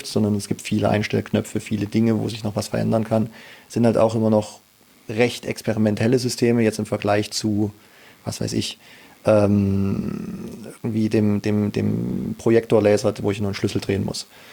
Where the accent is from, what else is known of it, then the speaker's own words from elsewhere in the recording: Jena, Thuringia, Germany; Also ich meine, ich komme ursprünglich aus Jena. Da ist klar, dass man Optik mit der Muttermilch ein bisschen mit aufsaugt.